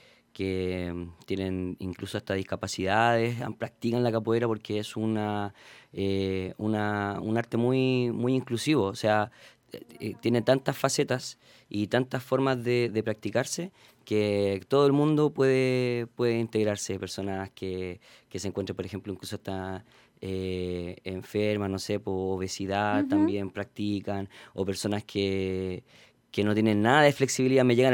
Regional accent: Quilpué, Valparaíso, Chile; tratar siempre de facilitar la práctica de la capoeira en la ciudad de Quilpué, que es donde yo nací y me crié.

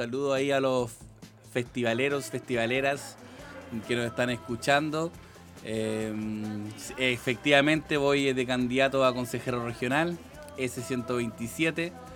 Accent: Villa Alemana, Valparaíso, Chile; also born or lived in Quilpué; yo me considero un ciudadano de esta región porque nací en Quilpué, viví mi adolescencia en Villa Alemana, estudié en Viña del Mar, acá cerquita en la Escuela de Sociología

